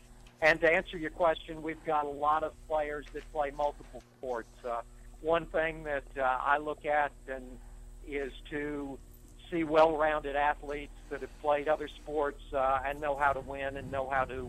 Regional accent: Baltimore, Maryland, United States; also born or lived in Washington, D.C.; now in Savannah, United States; I grew up in the Baltimore area in the 1950s and 1960s, which was a lacrosse hotbed.

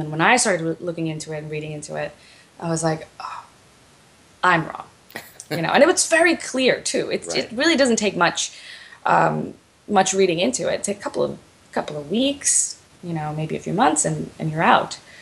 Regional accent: Houston, Texas, United States; also born or lived in Pakistan; I grew up in Houston, Texas, but I was born in Pakistan. And I grew up in a Shia community, pretty close-knit Shia community in Houston, Texas.

